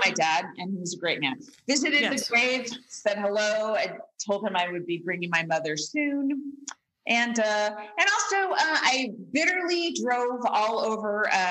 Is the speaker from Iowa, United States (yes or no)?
no; Walnut Creek, California, United States; Like, I don't have a place to stay in my hometown. It fucking sucks, Jackie. It fucking sucks. So we stayed at the Embassy Suites in Walnut Creek.